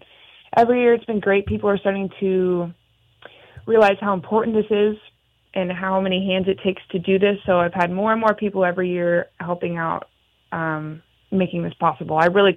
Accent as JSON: {"language": "English", "town": "Chester", "region": "Montana", "country": "United States", "tie": "born or raised there", "said": "I am born and raised in Chester, Montana. I graduated in 2016 and moved to Missoula to go to college."}